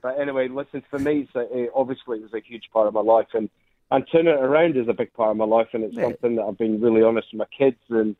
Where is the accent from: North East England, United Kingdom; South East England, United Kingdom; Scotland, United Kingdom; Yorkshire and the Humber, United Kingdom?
Scotland, United Kingdom; Glasgow; I'm from Glasgow.